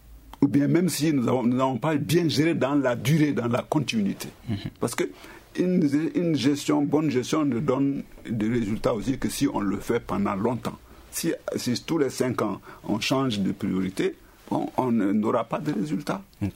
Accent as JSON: {"language": "French", "country": "Mali", "said": "À partir du moment où on est malien, il faut que cette crise soit une occasion d'interpellation forte"}